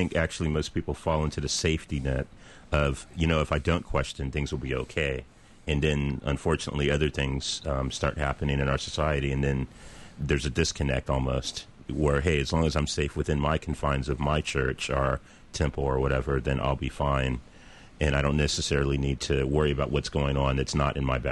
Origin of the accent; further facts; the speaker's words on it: Oakland, California, United States; I'm also from Oakland, California, as you know, and a child of the Black Panthers Feed the Children program